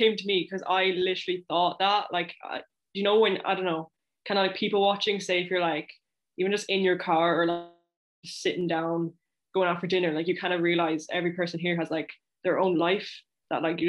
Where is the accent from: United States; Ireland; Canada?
Ireland; Galway, Connacht; I actually shot it in Galway because I am from Galway, but I moved to Donegal